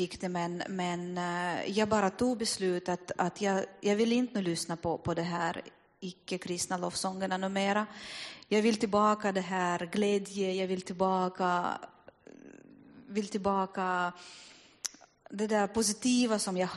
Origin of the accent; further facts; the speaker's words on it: Russia; Swedish is a second language; moved away as an adult; now in Finland; Att när jag kom hit från Ryssland, jag var 19 år gammalt.